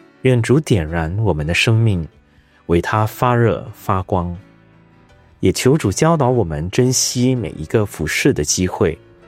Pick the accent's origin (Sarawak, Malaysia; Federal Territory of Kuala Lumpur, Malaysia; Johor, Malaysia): Sarawak, Malaysia; moved away as an adult; also born or lived in Malacca; now in Singapore; 我来自东马萨拉越，是第二代基督徒，也是两个孩子的父亲，一个就读中四，一个就读中一。2007年我从马六甲来到新加坡